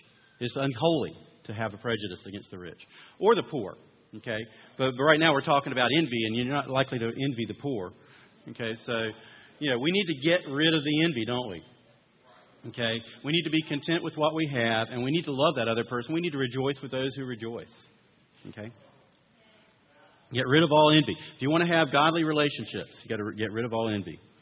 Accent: North Carolina, United States; I grew up in North Carolina.

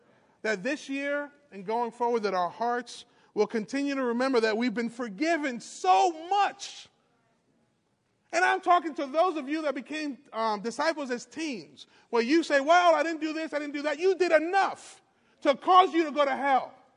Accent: New York, United States; born there; now in Gwinnett, United States; I was born in New York, and now I'm in Gwinnett, Georgia, doing something different.

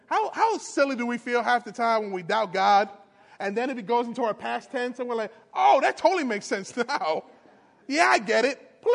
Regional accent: New York, United States; born there; now in Gwinnett, United States; I was born in New York, and now I'm in Gwinnett, Georgia, doing something different.

